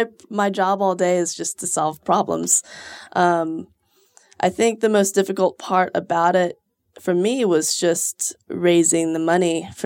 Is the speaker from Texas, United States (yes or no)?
yes; Houston, Texas, United States; now in Austin, United States; I'm from Houston originally, but I moved here 6 years ago.